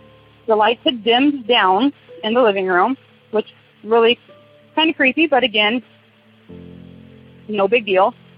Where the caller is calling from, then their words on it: Wapello, Iowa, United States; I'm calling from Wapello, Iowa.